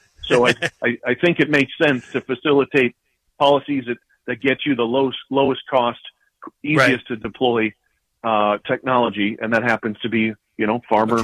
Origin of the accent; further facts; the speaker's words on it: Midwest, United States; And, you know, I grew up in the Midwest.